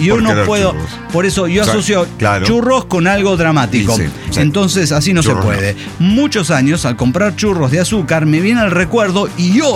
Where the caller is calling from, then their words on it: Oaxaca, Mexico; de Oaxaca.